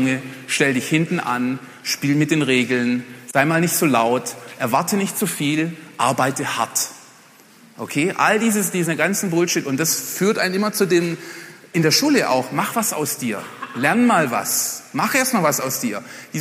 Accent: Germany; accent: German; German is a second language; moved away; …, ich bin zwar seit 10 Jahren ausgewandert, aber mein Englisch ist einfach durchwirkt von meinem deutschen Akzent.

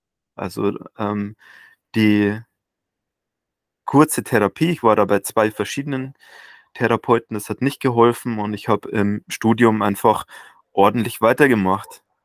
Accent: Bavaria, Germany; ich bin in Bayern aufgewachsen, wie man vielleicht hören kann. Ganz leicht, ne?

